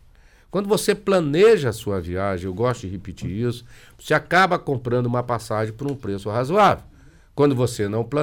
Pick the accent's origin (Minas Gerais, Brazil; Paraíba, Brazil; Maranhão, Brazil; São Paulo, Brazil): Maranhão, Brazil; um abraço a você como bom maranhense que sou.